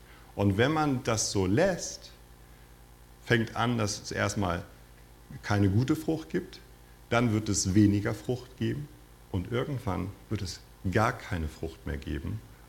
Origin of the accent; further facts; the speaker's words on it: Northern Germany, Germany; Ich habe keine Ahnung gehabt als Norddeutscher, ne?